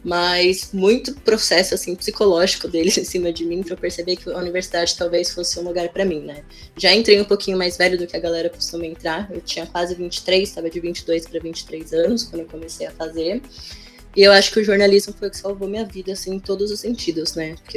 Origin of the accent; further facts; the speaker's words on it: São Paulo, Brazil; Fui criado em Vila Nova Cachoeirinha, um bairro periférico da Zona Norte de São Paulo.